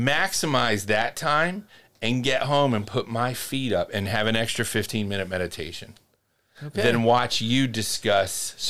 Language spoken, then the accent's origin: English; Philadelphia, Pennsylvania, United States; But maybe that's because I'm from Philly.